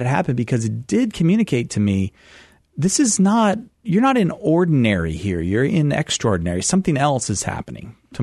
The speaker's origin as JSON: {"language": "English", "town": "Boston", "region": "Massachusetts", "country": "United States", "tie": "born or raised there", "said": "There was a kind of Irish Catholicism that I grew up in Boston, or the environs around there"}